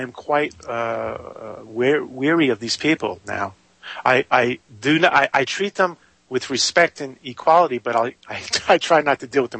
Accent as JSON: {"language": "English", "town": "New York City", "region": "New York", "country": "United States", "tie": "born or raised there", "said": "I was brought up in New York City, and I drove a taxi at night in Manhattan"}